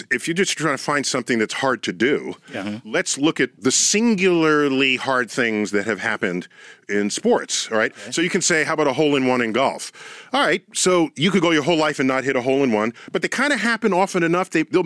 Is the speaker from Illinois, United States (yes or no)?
no; Bronx, New York, United States; No, I'm born and raised in the Bronx.